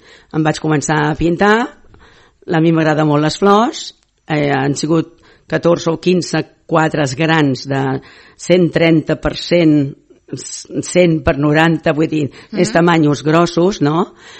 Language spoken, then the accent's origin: Catalan; Pineda de Mar, Catalonia, Spain; perquè jo sóc de Pineda